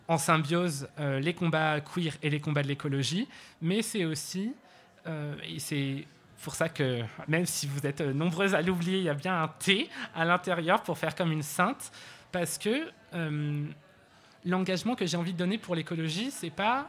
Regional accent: Auvergne-Rhône-Alpes, France; moved away as an adult; un contact que moi j'ai eu en grandissant dans la Drôme jusqu'à mes 18 ans, je sais pas, 17 ans.

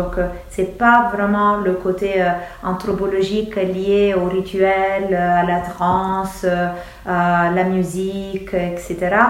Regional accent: Rome, Lazio, Italy; French is a second language; also born or lived in Naples; now in France; en tant que femme du Sud, parce que je suis d'origine de Naples, mais j'ai grandi à Rome.

